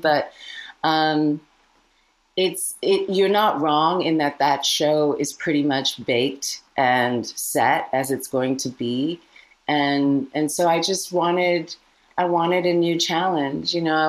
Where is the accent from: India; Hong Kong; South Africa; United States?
India; born there; I was born in India. I still feel very Indian.